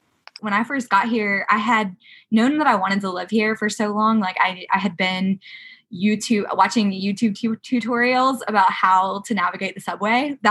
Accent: Augusta, Georgia, United States; moved away as an adult; now in New York City, United States; I am from Augusta, Georgia, and I had this big crazy dream to move to New York City pretty much all my life.

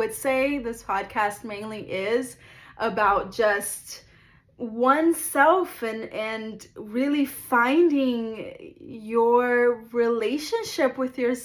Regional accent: Brazil; English is a second language; I am originally from Brazil. I am Brazilian

